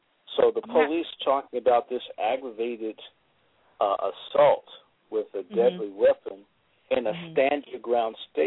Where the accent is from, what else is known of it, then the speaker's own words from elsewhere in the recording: the South, United States; I'm a Southerner